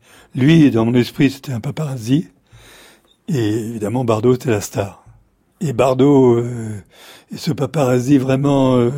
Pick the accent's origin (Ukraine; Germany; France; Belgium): France; Paris, Île-de-France; On a grandi, tous vécu à Paris.